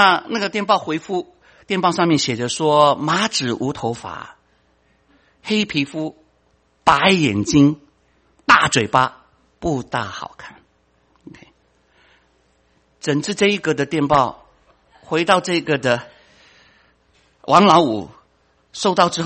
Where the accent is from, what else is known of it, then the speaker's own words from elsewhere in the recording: China; Chinese is a second language; moved away as an adult; now in United States; 我们老中，我们来到异邦生活，英文不是我们第一语言，可是呢我们知道中文啊